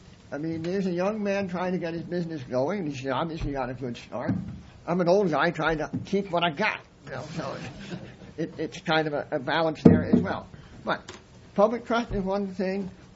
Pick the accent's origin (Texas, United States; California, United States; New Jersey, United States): New Jersey, United States; in my home state of New Jersey